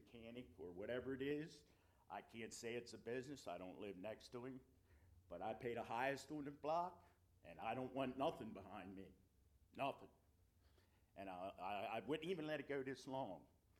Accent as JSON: {"language": "English", "region": "Maryland", "country": "United States", "said": "I'm from Baltimore County. I'm sure a lot of people here. I retired from General Motors there, and I come here and built a house."}